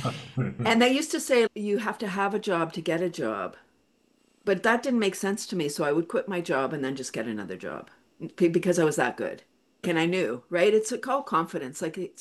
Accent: Toronto, Ontario, Canada; I'm in Canada, located in north of Toronto, but I'm from Toronto.

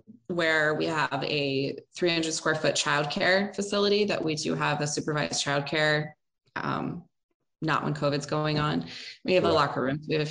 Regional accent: Baltimore, Maryland, United States; I'm from Baltimore, which is less cool.

